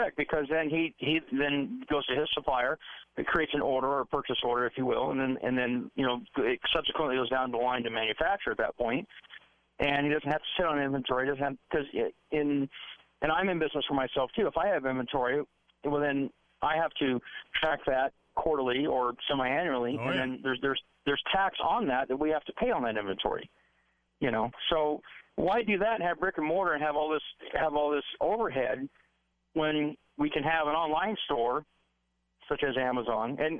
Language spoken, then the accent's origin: English; Boston, Massachusetts, United States; You can tell your call screener I'm from Boston.